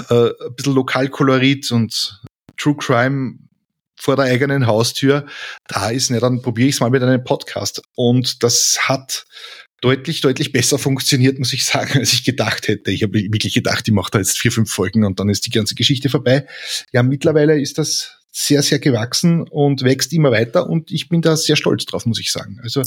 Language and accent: German; Lower Austria, Austria; weil ich bin Niederösterreicher